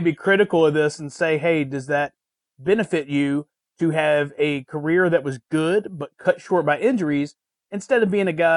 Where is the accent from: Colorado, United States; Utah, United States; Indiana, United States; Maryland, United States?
Colorado, United States; Denver; I want to see the Colorado Rockies wing because we're from Denver. We're big Rockies fans.